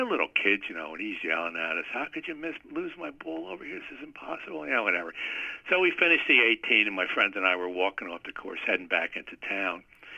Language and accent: English; Newburgh, New York, United States; I grew up in Newburgh, New York, and the Palatine Club was pretty close, and we didn't have the money to belong.